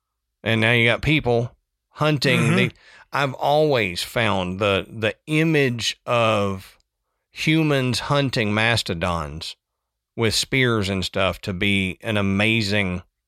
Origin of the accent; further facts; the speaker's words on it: Texas, United States; As a Texan, lake effect snow is worse than saying tornado to me.